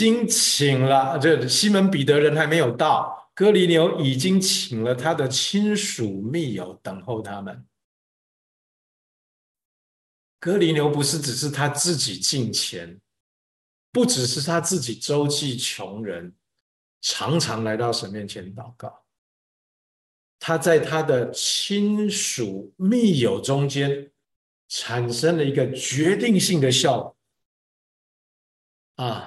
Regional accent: China; 我们中国人讲卧薪尝胆的时候，痛定思痛啊。

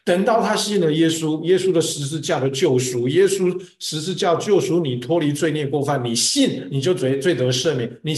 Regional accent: China; 我们中国人讲卧薪尝胆的时候，痛定思痛啊。

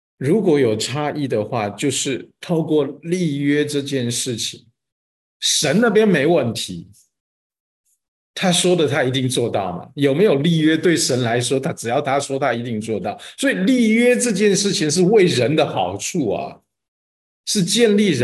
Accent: China; 这是我们中国人不认识上帝

